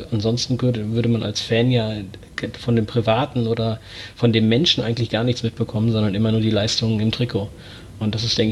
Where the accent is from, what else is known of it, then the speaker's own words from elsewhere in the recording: Herford, North Rhine-Westphalia, Germany; born there; ich bin 32 Jahre alt, bin gebürtiger Herforder. Das liegt für alle, die sich im Bielefelder Umland nicht so gut auskennen, quasi neben Bielefeld.